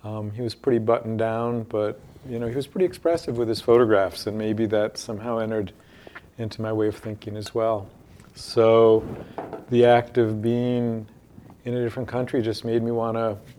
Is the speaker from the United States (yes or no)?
yes; Norwich, Connecticut, United States; My folks like New York. We were about 2.5 hours away in Norwich, and so we'd come in a couple times a year, so I got exposed to the city at a young age